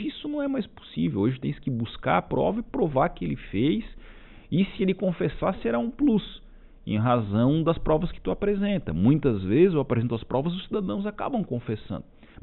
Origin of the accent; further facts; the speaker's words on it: Turvo, Santa Catarina, Brazil; eu sou natural de Turvo. É uma cidade que trabalha com arroz